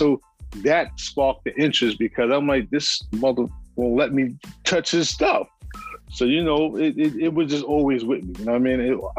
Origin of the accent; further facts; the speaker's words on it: New York, United States; Like growing up in New York, in the summertime, if you did a block party, you was the man.